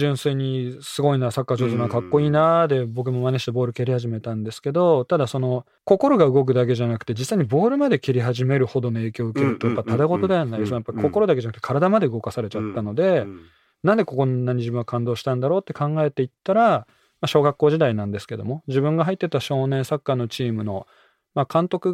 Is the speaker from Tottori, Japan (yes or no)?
yes; Tottori, Japan; もともと鳥取で育った自分が持ってる、私が持ってるリズムとか本来の感覚を大切にして、